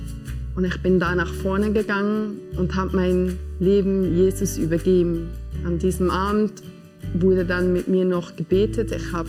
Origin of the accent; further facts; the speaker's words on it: Ins, Bern, Switzerland; Ich komme aus Ins